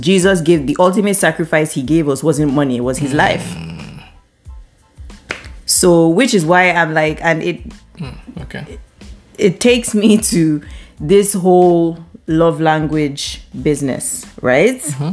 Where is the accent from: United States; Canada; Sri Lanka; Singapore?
Canada; You know me being Canadian and all, like, I don't really like these African things.